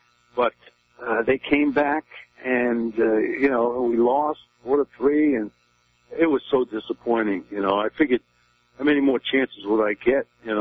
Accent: New York, United States; hoping at that time that out of high school, I would sign with one of the New York teams, you know, being a New Yorker

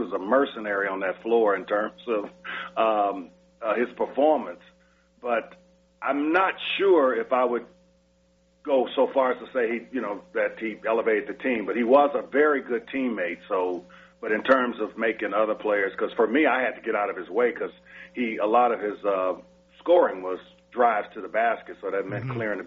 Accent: the South, United States; And we're both from the South, so we have that kind of relationship thing.

